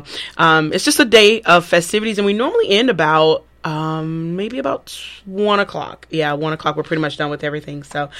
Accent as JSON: {"language": "English", "town": "Thomaston", "region": "Georgia", "country": "United States", "said": "So I am from Thomaston, Georgia. Graduated from Upton Lee High School"}